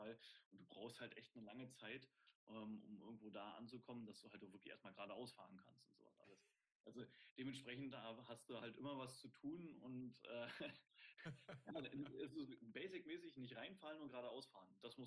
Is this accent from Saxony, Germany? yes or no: no; Schwedt, Brandenburg, Germany; erstmal habe ich ja in Schwedoda angefangen, das ist meine Heimatstadt, und da habe ich dann mit 8 Jahren den Sport angefangen